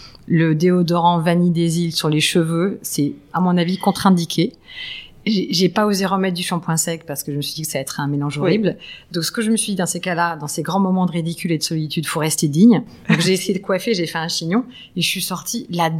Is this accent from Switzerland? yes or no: no; Île-de-France, France; J'ai grandi en banlieue nord, avec un papa ingénieur, une maman prof de lettres.